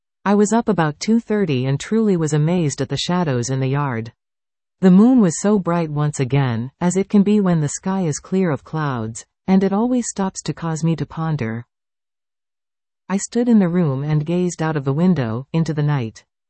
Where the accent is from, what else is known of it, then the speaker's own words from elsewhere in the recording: Canada; I am grateful I am a Canadian, an Irish Canadian whose ancestors fought the fight to come to this country and set up roots.